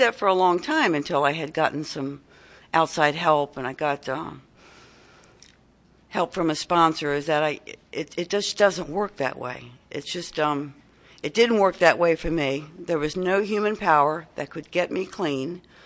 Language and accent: English; Maryland, United States; At that time, I'm from Tri-County area, and it's a large area as far as surface area.